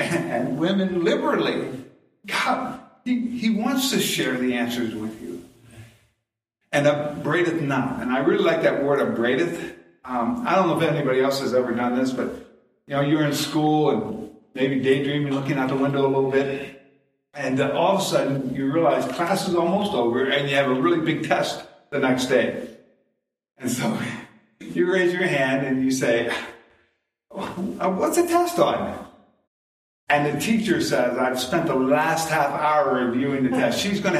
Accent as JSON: {"language": "English", "town": "Seville", "region": "Ohio", "country": "United States", "tie": "born or raised there", "moved": "yes", "said": "And I'm an Ohio boy. I grew up in Seville, about a half hour away, you know."}